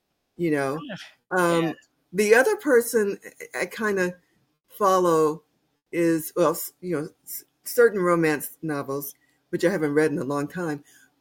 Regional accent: North Carolina, United States; also born or lived in California; I'm from North Carolina and was born there, but lived in California, Northern California, most of my life, pretty much all of my life, right?

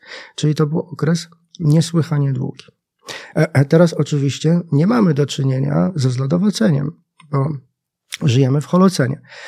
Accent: Lublin, Lublin Voivodeship, Poland; Ja pochodzę z Lublina

